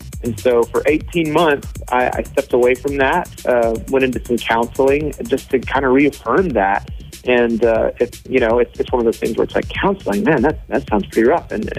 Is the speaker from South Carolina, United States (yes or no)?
yes; South Carolina, United States; born there; now in Nashville, United States; I was born in South Carolina. So we live in Nashville, Tennessee now.